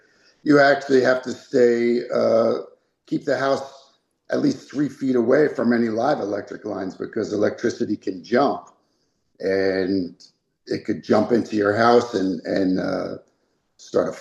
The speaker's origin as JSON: {"language": "English", "town": "Blue Point", "region": "New York", "country": "United States", "tie": "born or raised there", "said": "We're born and raised in Blue Point, New York. The whole family's there."}